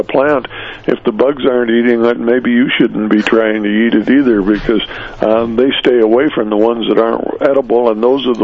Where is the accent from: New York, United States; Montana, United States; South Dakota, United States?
Montana, United States; I came from Montana. My father told me when I was growing up that in all of the years that he was there